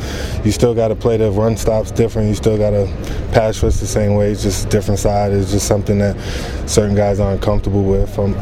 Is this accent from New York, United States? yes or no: yes; New York, United States; I'm originally from New York, so I'm an East Coast guy, so it feels good to be back on the East Coast.